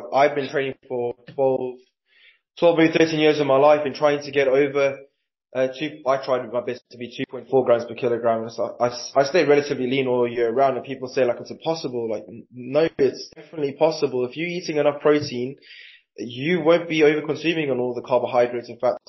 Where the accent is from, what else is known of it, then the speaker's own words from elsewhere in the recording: KwaZulu-Natal, South Africa; Oh, I'm born and bred in South Africa. I'm from the north coast of KwaZulu-Natal, where the middle of winter is 28 degrees.